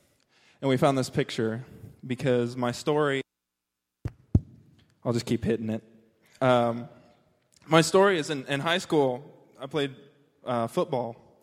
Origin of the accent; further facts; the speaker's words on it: Nebraska, United States; I am from Nebraska.